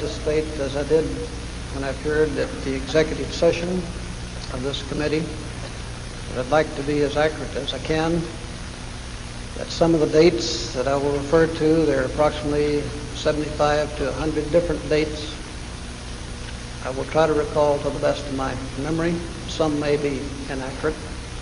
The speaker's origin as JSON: {"language": "English", "town": "Waurika", "region": "Oklahoma", "country": "United States", "tie": "born there", "said": "I was born in 1924 in Waurika, W-A-U-R-I-K-A, Waurika, Oklahoma."}